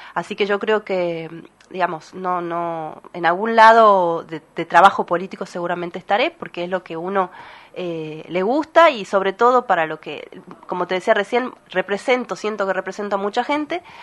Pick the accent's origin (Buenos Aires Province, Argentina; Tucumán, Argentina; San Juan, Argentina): Tucumán, Argentina; Creo que espero realmente que, como tucumana, digamos, como ciudadana